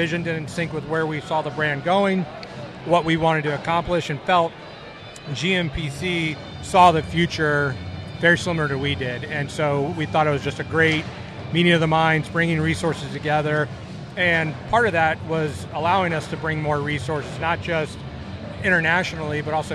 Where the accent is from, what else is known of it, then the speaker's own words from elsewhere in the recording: Florida, United States; I'm from Florida, born and raised on the coast. The Avid lifestyle is the lifestyle I really lived growing up.